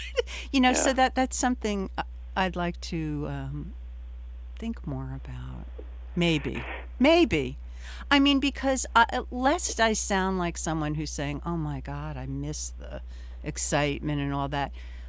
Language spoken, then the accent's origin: English; Newark, New Jersey, United States; Growing up in Newark was our little, it was lower middle class, little apartments, nothing great.